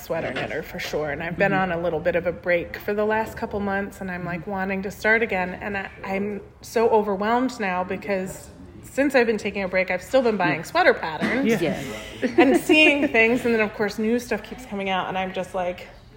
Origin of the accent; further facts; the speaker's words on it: Rockport, Maine, United States; now in Owls Head, United States; I grew up in Midcoast, Maine. I grew up in Rockport, Maine, and now I live in Owlshead, Maine.